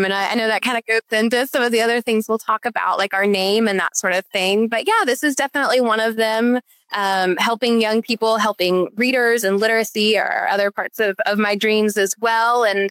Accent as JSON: {"language": "English", "region": "Maryland", "country": "United States", "tie": "born or raised there", "also_born_or_lived": "Chattanooga, United States", "said": "I was born in Chattanooga. I was here until the middle of elementary school. And then for my dad's work, we actually moved to Maryland. So I lived there until the end of high school."}